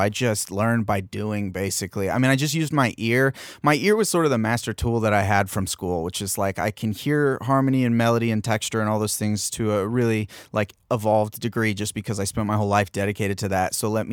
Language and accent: English; San Diego, California, United States; I'm from San Diego originally, so it was kind of close to home.